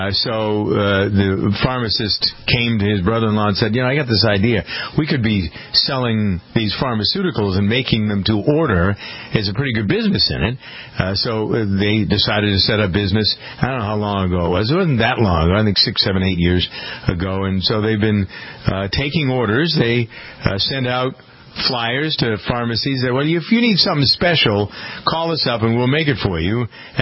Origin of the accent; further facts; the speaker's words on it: Framingham, Massachusetts, United States; this contaminated pharmacy here in Framingham, my hometown.